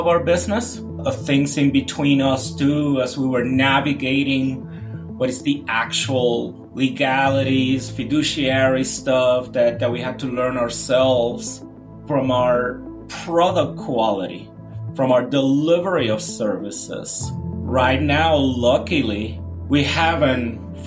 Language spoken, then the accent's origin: English; Puerto Rico; It's kind of like, for I'm from Puerto Rico